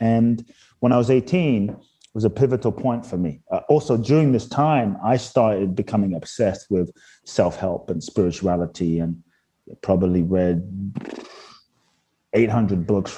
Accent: London, United Kingdom; Growing up in London, I would see people that seemed to have every reason to be happy.

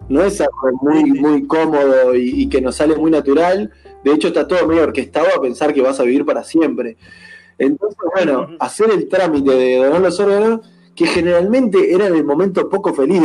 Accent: Uruguay; voy a votar como buen ciudadano uruguayo democrático

